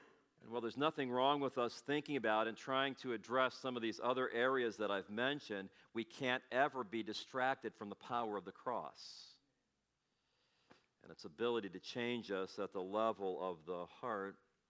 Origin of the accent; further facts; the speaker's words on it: Gary, Indiana, United States; Bob and I grew up together in Gary.